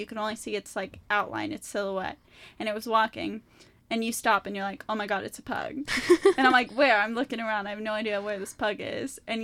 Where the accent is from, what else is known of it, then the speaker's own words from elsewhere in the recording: Houston, Texas, United States; Like, I know, where I grew up in Houston, Galveston is quite close, which is an island